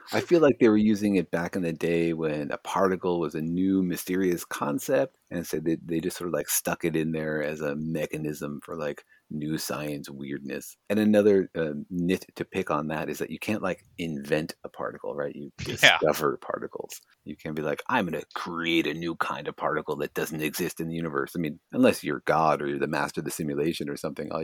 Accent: Los Alamos, New Mexico, United States; I grew up actually in Los Alamos, New Mexico, where a lot of that stuff happened.

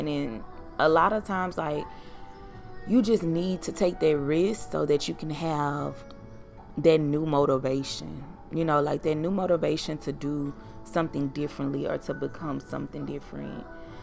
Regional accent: Baton Rouge, Louisiana, United States; also born or lived in New Orleans; now in Houston, United States; before I was in Houston, I lived in New Orleans. And when I moved there, I'm originally from Baton Rouge.

